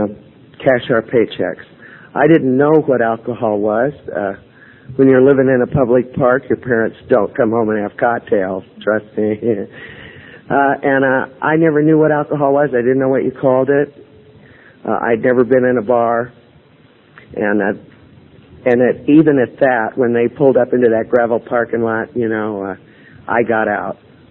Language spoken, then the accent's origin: English; Los Angeles, California, United States; I'm a native Angeleno, born and raised in California. My father is a Swede, big Swede, born the first one born on this side of the ocean. My mother's an American Indian.